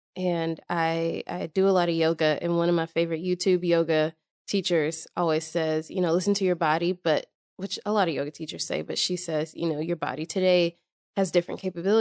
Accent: Nashville, Tennessee, United States; Yeah, I am originally from Nashville, which and I've lived in the South my whole life except for 1 year, and I got back down here as soon as I could. So I heavily identify with being Southern.

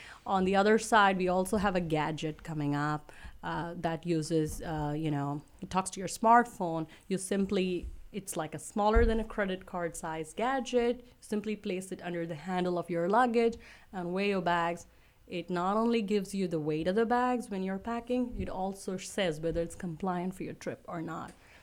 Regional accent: India; And, culturally, I come from India, so we push the limit of the airlines as much as possible.

